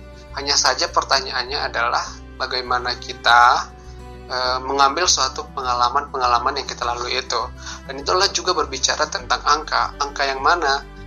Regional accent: Nias, North Sumatra, Indonesia; now in Bandung, Indonesia; Gue ada di Bandung, tempat tinggal di Bandung. Dan asalku di Nias sebenarnya.

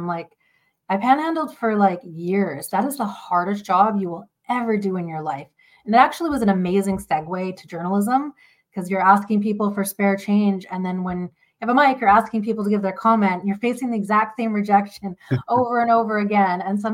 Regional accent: Canada; we're at this amazing place in this juncture of, you know, being Canadian

